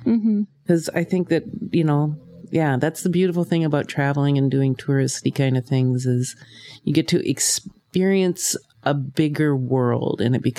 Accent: Minnesota, United States; I take it for granted because I grew up in Minnesota

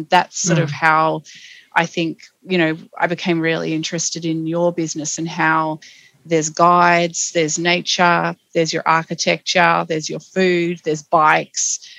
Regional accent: Tasmania, Australia; my interest in sustainable tourism is probably just simply because we grew up in Tasmania and we know how precious this environment is

